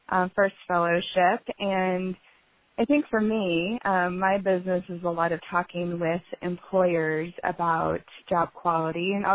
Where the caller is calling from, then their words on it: Denver, Colorado, United States; Hey, good morning, everyone. I'm calling from Denver, Colorado